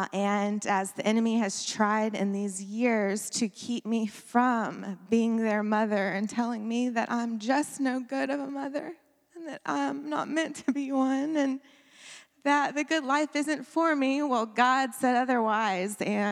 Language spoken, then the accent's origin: English; Beaumont, Texas, United States; I am 34 from Beaumont, Texas.